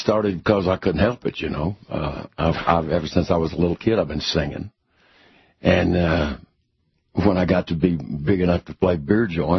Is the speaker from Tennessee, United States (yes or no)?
no; Lubbock, Texas, United States; I grew up in Lubbock, Texas.